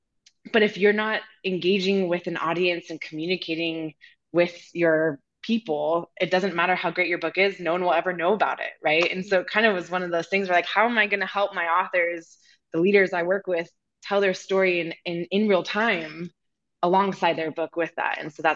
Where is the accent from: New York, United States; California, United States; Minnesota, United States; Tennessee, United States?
California, United States; now in Columbia, United States; So I am currently dialing and sitting in from Columbia, South Carolina, although I am not from here originally. I'm actually from Californ